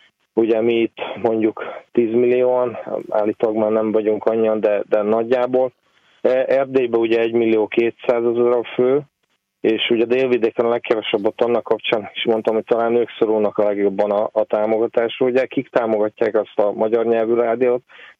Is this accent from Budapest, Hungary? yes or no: no; Komárom, Komárom-Esztergom, Hungary; Igazából én komáromi vagyok, ugye innen járok be hozzátok ugye havi egyszer